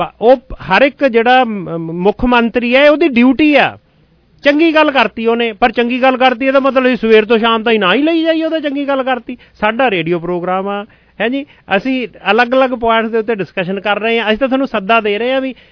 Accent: Punjab, India; ਮੈਂ ਵੀ ਪੰਜਾਬ ਦੇ ਵਿੱਚੋਂ ਹੀ ਹਾਂ ਜੀ

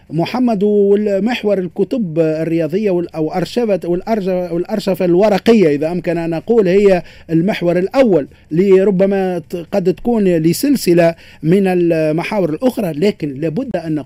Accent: Tunisia; منهم مثلا عندنا في تونس

